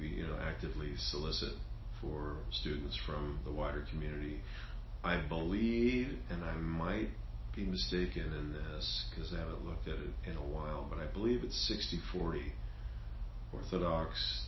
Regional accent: California, United States; moved away as an adult; And, you know, I'm a Californian. I had no intentions of leaving San Diego to come here.

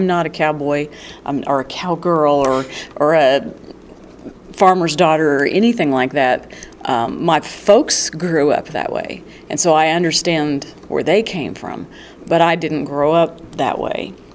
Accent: Joplin, Missouri, United States; also born or lived in Kentucky; I was born in Kentucky, but was raised in Joplin, Missouri. So I come from Southwest Missouri.

